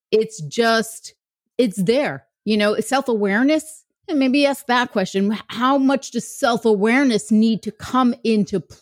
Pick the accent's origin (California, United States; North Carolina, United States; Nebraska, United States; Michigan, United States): Michigan, United States; I'm from Michigan.